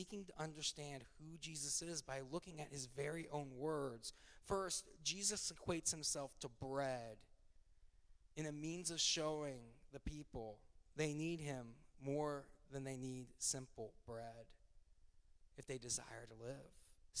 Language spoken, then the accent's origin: English; Midwest, United States; For those that don't know, I come from the Midwest.